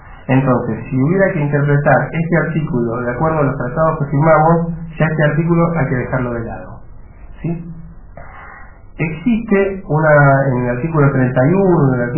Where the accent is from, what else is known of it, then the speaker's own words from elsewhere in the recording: Buenos Aires, Argentina; yo vengo de allá de Buenos Aires